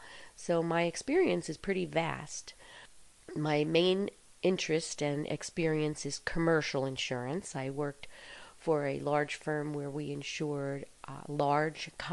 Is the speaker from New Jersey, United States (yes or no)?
yes; Elizabeth, New Jersey, United States; I grew up in Elizabeth